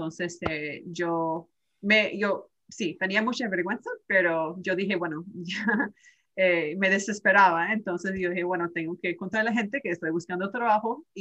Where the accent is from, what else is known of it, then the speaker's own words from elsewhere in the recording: Canada; now in United States; me pararon en Canadá porque yo soy canadiense